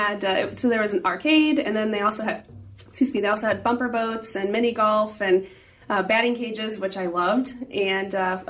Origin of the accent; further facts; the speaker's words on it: St. Louis, Missouri, United States; I am. I grew up in South City, born and raised.